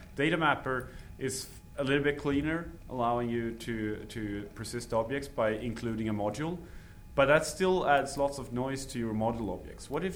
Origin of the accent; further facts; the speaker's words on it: Sweden; moved away as an adult; also born or lived in London; I've lived in Sweden until I was hired. Yeah, I'm from Sweden. I was living there, and then